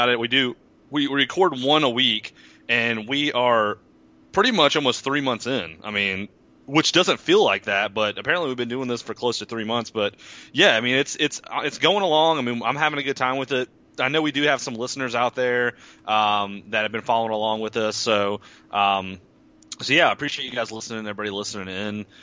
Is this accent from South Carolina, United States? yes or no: yes; South Carolina, United States; Upstate South Carolina. And I am entertaining, I promise.